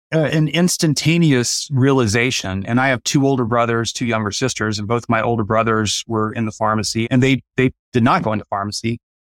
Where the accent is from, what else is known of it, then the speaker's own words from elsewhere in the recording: Midwest, United States; I grew up in the Midwest. I'm right on the Kansas-Oklahoma border.